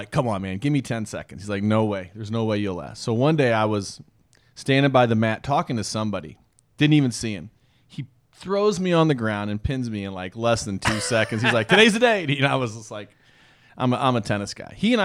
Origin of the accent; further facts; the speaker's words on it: Granite City, Illinois, United States; We wrestled in PE when I was a kid growing up in Granite City.